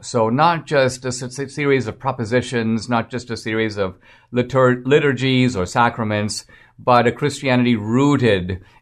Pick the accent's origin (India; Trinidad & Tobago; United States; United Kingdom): India; in India, so I was part of a small Christian minority in India. My family is originally from Goa, which was a Portuguese colony.